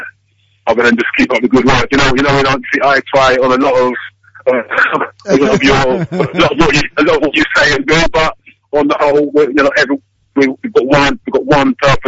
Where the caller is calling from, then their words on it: London, United Kingdom; and I'm calling from London.